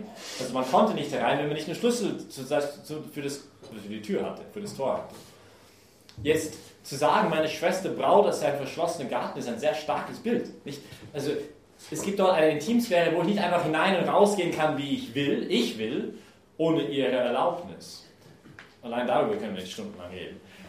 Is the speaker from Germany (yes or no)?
no; British Columbia, Canada; German is a second language; now in Austria; ich liebe Berge, ich komme aus British Columbia in Kanada, unser Hausberg ist 4000 Meter